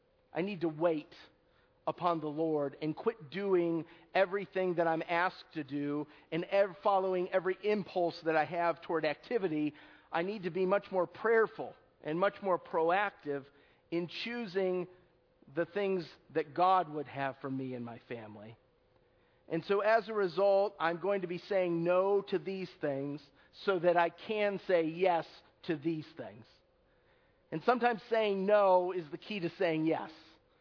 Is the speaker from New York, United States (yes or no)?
yes; Buffalo, New York, United States; I grew up in Buffalo, New York, and I was somewhat indifferent to the Steelers.